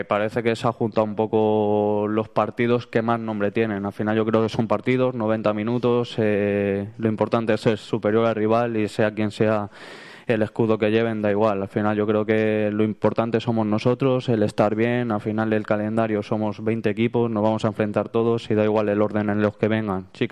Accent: Spain; yo como español he visto más a nuestra selección

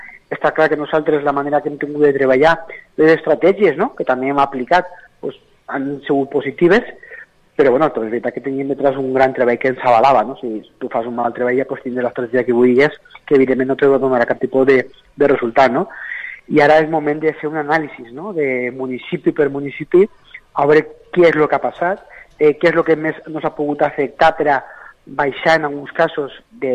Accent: Alcora, Valencian Community, Spain; la gran sort de poder tornar a continuar sent l'alcalde del meu poble

